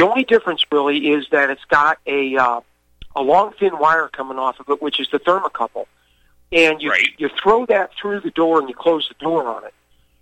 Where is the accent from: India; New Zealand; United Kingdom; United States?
United States; Now, the last one, myself is kneeling to show that just because I'm an American don't mean I got to act like one.